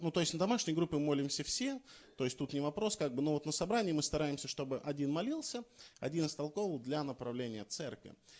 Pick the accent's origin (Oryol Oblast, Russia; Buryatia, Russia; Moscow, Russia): Oryol Oblast, Russia; Oryol; Я из Орла, я не из Курска.